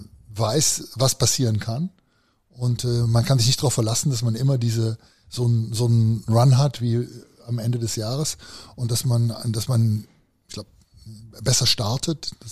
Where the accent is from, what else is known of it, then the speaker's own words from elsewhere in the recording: North Rhine-Westphalia, Germany; ich bin auch hier aufgewachsen in der Region. Also mit Herne, mit Deilinghofen, mit Dortmund.